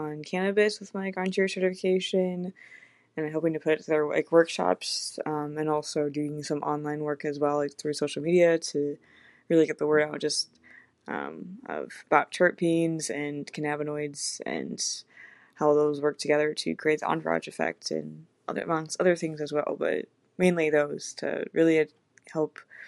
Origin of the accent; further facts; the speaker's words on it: Long Beach, California, United States; I'm from Long Beach, California.